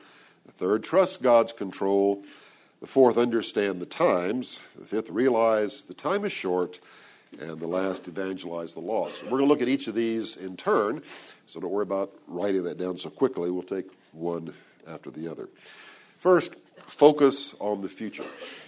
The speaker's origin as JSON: {"language": "English", "region": "Texas", "country": "United States", "said": "I'm from Texas, so I use Texas, the biggest state."}